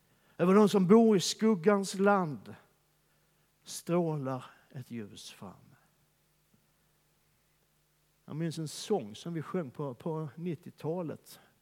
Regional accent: Skåne, Sweden; jag kommer från Skåne där det aldrig är mörkt, utan det är alltid solsken, det är alltid varmt, det är alltid underbart, det är alltid härligt, det är alltid ljuvligt.

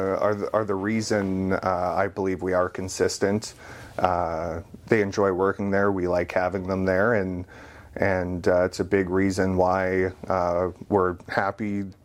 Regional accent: Fort McMurray, Alberta, Canada; born and raised in Fort McMurray.

